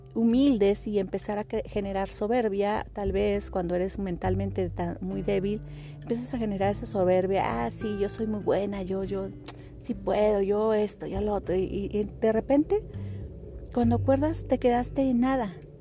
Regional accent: Mexico; Yo en un episodio anterior les comentaba que nosotros en mi país, en México, tenemos una frase

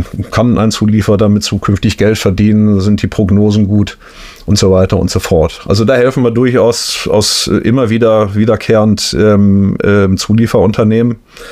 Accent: Aachen, North Rhine-Westphalia, Germany; Also ich bin Aachener. Ja, so. Okay, und ich bin irgendwann zum Studium hier hin und hier geblieben. und das ist jetzt halt meine Heimat hier.

